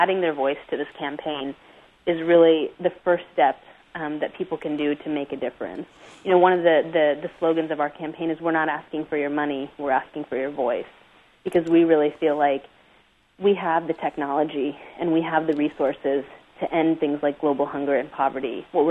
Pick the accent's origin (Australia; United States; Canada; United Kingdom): United States; Kansas; Was a communication studies major with an emphasis in intercultural communication. Born and raised in Kansas.